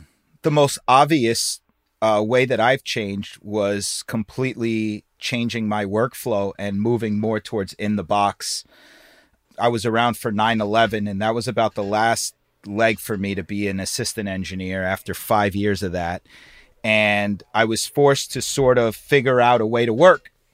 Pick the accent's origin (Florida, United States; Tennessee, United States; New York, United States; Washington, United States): New York, United States; And we're New Yorkers, man. I mean, for being a New Yorker, everyone says